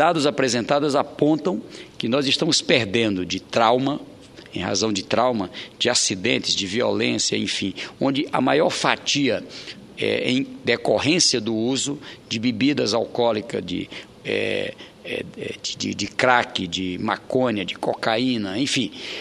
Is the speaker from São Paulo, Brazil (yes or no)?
no; Oeiras, Piauí, Brazil; mudou a capital da minha cidade natal, Oeiras, para Teresina